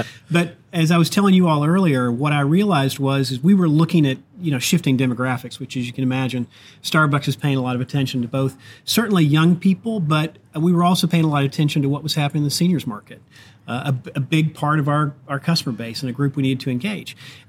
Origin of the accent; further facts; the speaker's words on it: Arkansas, United States; I grew up in Arkansas, as you said. I grew up, my father had a hardware store down there, and I worked there every day after school